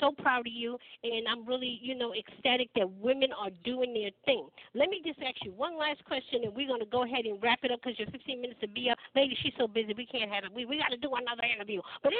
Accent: New York, United States; I don't know if it's because I came from New York or what.

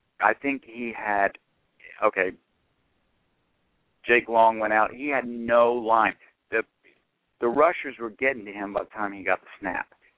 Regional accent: Atlantic Beach, Florida, United States; I grew up near Jacksonville, I grew up in a little town called Atlantic Beach

